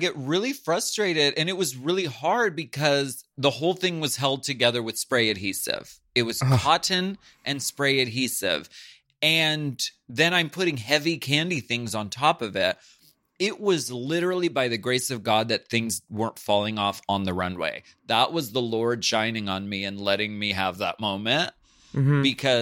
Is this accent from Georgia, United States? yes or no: no; Erie, Pennsylvania, United States; I'm from Erie, Pennsylvania. I learned how to swear from my mom.